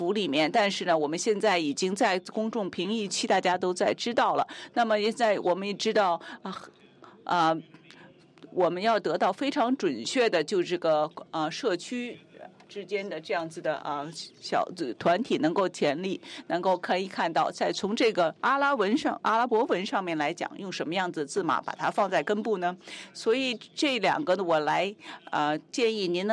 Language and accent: Chinese; Hong Kong; 因为我也是从香港来的，所以非常高兴呢